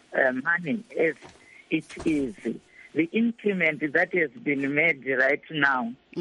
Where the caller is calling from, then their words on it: Chimanimani, Manicaland, Zimbabwe; That's Chimanimani.